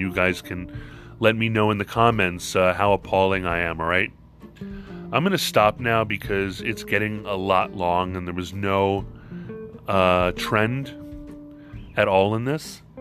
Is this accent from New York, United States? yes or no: no; Hawaii, United States; moved away; We'll talk about growing up in Hawaii, what it was like leaving there.